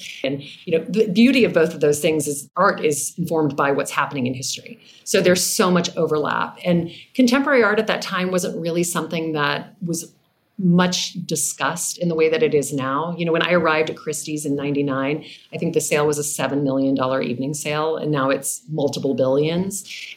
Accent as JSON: {"language": "English", "town": "Lake Charles", "region": "Louisiana", "country": "United States", "tie": "born or raised there", "said": "I grew up in a small town in Louisiana called Lake Charles. Very hot, big lake, lots of time spent outdoors."}